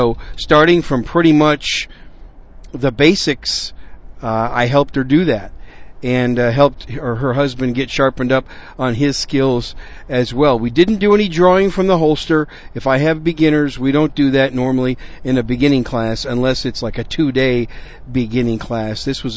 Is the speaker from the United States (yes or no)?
yes; Wisconsin, United States; Most of you know I am really a Yankee. I'm from Wisconsin. A damn Yankee, as they say, because a Yankee comes to visit, but a damn Yankee comes to stay. That's me. I came to stay.